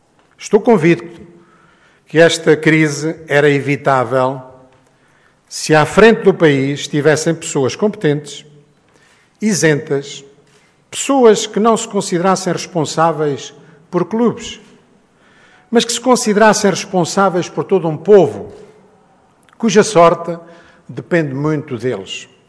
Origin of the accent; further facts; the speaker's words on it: Portugal; Apetecia-me, como português, repudiar a imbecilidade a que temos assistido